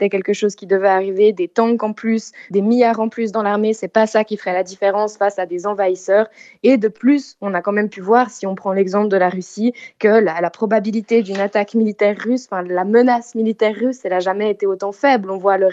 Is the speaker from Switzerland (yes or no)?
yes; Switzerland; encore moins en tant que Suisse qui en plus applique déjà des sanctions